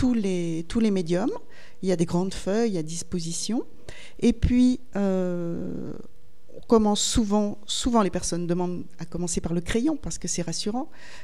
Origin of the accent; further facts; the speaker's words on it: Saint-Étienne, Auvergne-Rhône-Alpes, France; parce que je suis originaire de Saint-Étienne.